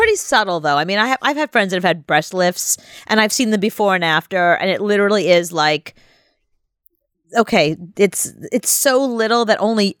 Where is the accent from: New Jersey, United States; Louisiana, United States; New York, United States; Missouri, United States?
New York, United States; Long Island; all those ladies that I grew up with in Long Island